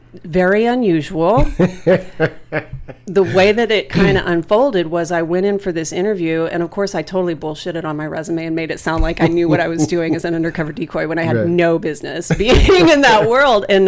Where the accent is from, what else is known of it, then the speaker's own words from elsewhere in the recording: Texas, United States; Yeah, I'm from small town East Texas, and couldn't wait to get the hell out of there